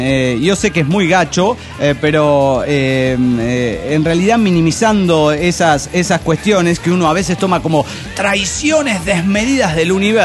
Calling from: Mexico City, Mexico; del DF mexicano.

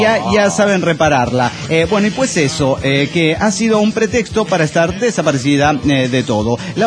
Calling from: Guadalajara, Jalisco, Mexico; Hola, ¿cómo están, amigos desde Guadalajara?

